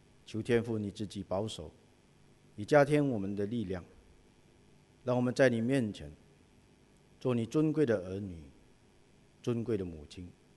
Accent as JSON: {"language": "Chinese", "country": "China", "said": "我们中国人也说，水能载舟也能覆舟"}